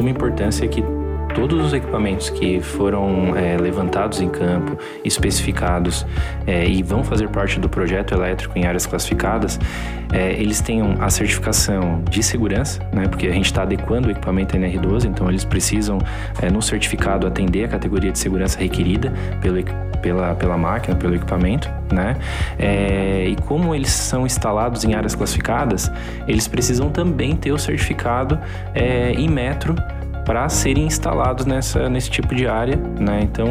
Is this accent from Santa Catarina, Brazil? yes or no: yes; Criciúma, Santa Catarina, Brazil; Sou natural de Criciúma, Santa Catarina, né, onde resido hoje, né, no sul do Brasil, mas trabalho aí, em todas as regiões do Brasil